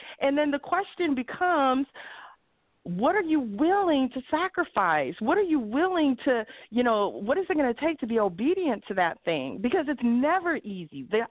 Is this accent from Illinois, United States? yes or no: yes; Chicago, Illinois, United States; also born or lived in Los Angeles / Phoenix / London; now in Dallas, United States; If I'm from Chicago and I've lived in LA and I've lived in Phoenix and I've lived in London, I've lived in all these other cities. Now I'm living in Dallas.